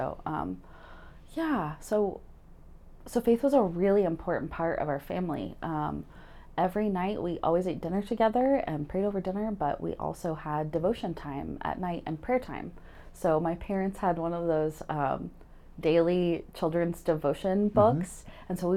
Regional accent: Des Moines, Iowa, United States; And I'm from Iowa. I'm from the Des Moines area.

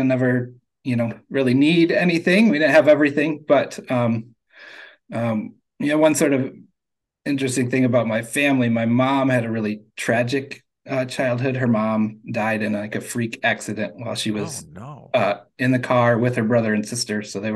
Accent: Kalamazoo, Michigan, United States; So I was born and raised in Kalamazoo, so we're not quite Grand Rapids.

